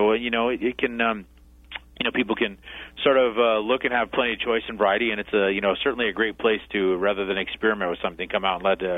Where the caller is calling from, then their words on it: Orlando, Florida, United States; Orlando, Florida.